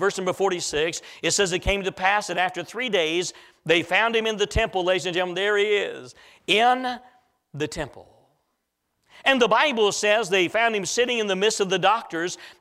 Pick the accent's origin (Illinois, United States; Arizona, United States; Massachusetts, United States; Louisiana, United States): Illinois, United States; we walked around the square, the little town where I was raised in Illinois